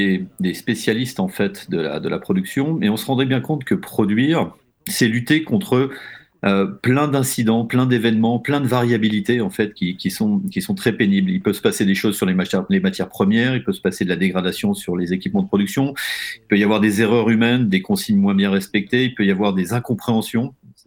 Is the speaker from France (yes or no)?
yes; Chamalières, Auvergne-Rhône-Alpes, France; also born or lived in Clermont-Ferrand; moi, je suis né en Auvergne, à Chamalières. J'ai fait un premier parcours jusqu'au bac à Clermont-Ferrand, principalement à Jeanne d'Arc.